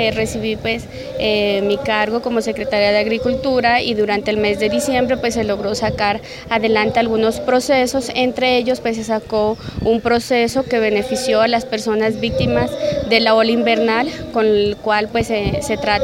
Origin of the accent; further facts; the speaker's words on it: Sandoná, Nariño, Colombia; Soy de Sandoná, Nariño, estudié en la Universidad de Nariño, me gradué en el año 2016